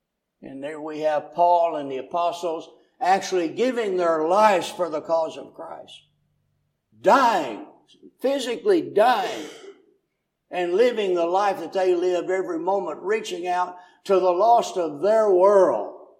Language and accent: English; Tennessee, United States; now in Lincoln, United States; I'm from Tennessee. A different culture altogether.